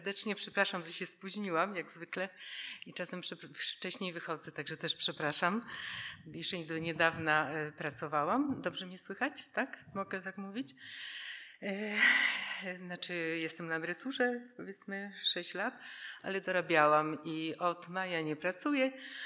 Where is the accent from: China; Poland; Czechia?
Poland; Silesian Voivodeship; born there; Także to była maleńka wioska niedaleko Częstochowy, w domu babci.